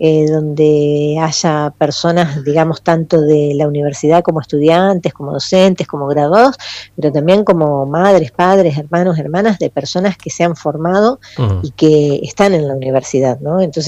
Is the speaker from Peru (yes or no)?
no; Argentina